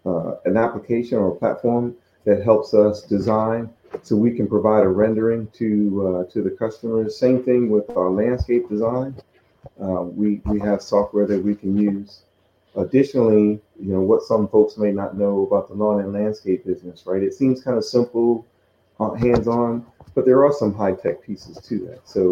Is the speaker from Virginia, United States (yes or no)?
yes; Chesapeake, Virginia, United States; So when I grew up in the Virginia coastal area in Chesapeake, Virginia Beach, so inshore, offshore fishing.